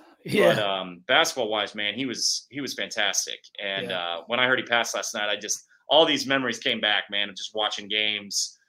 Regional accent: Kansas City, United States; But growing up, watching the Big 12 when growing up in Kansas City

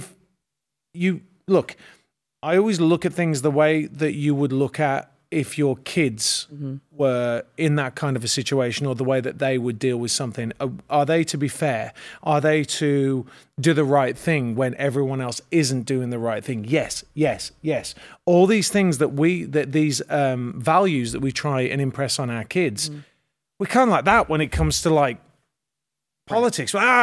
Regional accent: England, United Kingdom; I'm just English

